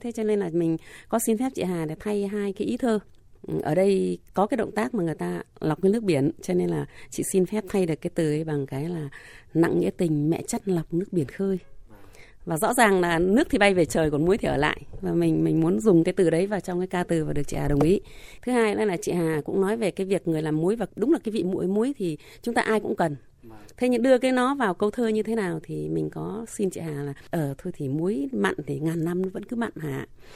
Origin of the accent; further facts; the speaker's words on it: Thái Bình, Vietnam; Quê mình bên Thái Bình có cái huyện Diêm Điền và Tiền Hải